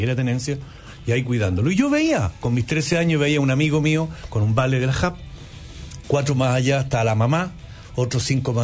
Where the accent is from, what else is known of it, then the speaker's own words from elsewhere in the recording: Longaví, Maule, Chile; yo soy de Longaví, séptima región, que en ese tiempo era un pueblito. Hoy día no, ya es una ciudad. Pero ese era un pueblito en ese tiempo donde habían 7 almacenes, ponte tú.